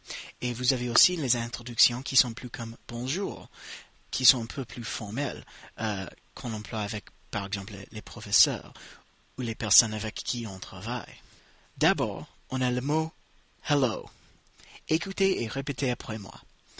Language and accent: French; United States; first language English; French is a second language; Je suis américain, alors je parle anglais comme langue maternelle.